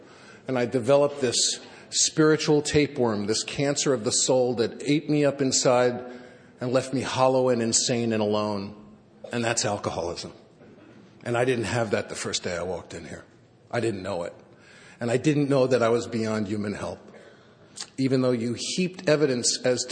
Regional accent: New York City, New York, United States; born or raised there

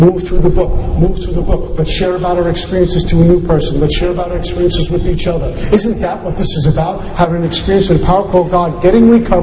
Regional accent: Brooklyn, New York, United States; I'm about 14 years old. I grew up in Brooklyn, New York.

